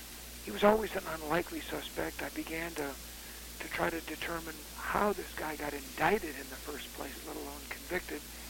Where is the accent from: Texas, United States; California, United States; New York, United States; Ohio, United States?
Ohio, United States; Cleveland; I was from Cleveland. I'd gone to law school at Case Western Reserve.